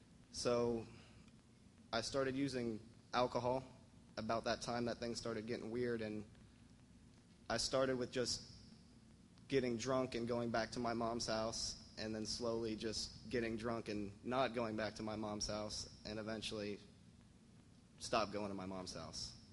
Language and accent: English; Tampa, Florida, United States; I was born and raised in Tampa, Florida.